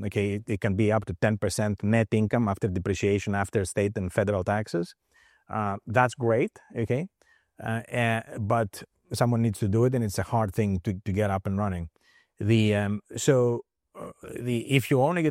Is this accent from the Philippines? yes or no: no; Greece; now in United States; So I'm not from the United States, I'm from Greece originally